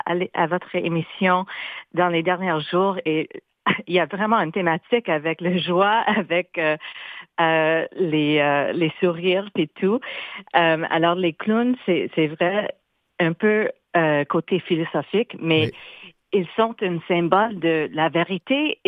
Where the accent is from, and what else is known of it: Manitoba, Canada